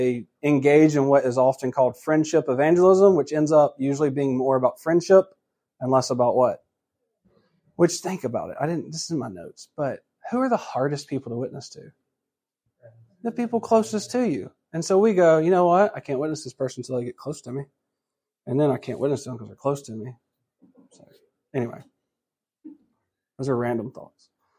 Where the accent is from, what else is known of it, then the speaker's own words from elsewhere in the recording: Georgia, United States; I remember growing up in Georgia one time in a church, there's this pastor that visited, and he was a traveling preacher.